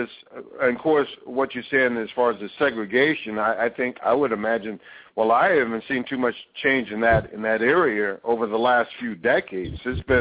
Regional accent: the South, United States; I was raised and born in the South myself

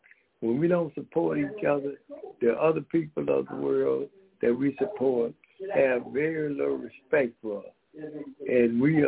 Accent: Decatur, Georgia, United States; we come out of, we are from Decatur, Georgia, that's right outside of Atlanta, Georgia, bringing this message of truth to the human family.

